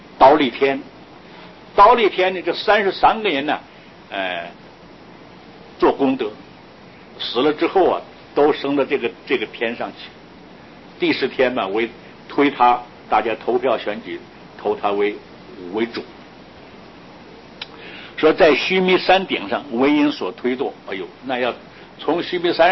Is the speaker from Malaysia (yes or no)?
no; Sichuan, China; accent: Sichuan; 你比我们四川话叫鬼儿子啊